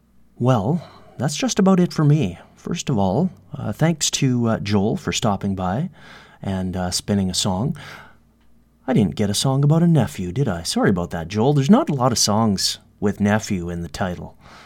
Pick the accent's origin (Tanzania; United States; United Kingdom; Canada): Canada; Kamloops, British Columbia; I'm from Kamloops, British Columbia.